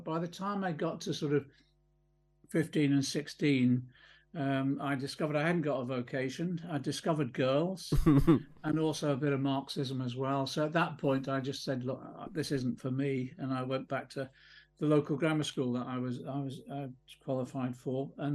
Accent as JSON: {"language": "English", "town": "Liverpool", "region": "North West England", "country": "United Kingdom", "tie": "born there", "moved": "yes", "said": "I was born in Liverpool. Irish Catholic family, very traditional Irish Catholic family. And then we moved south."}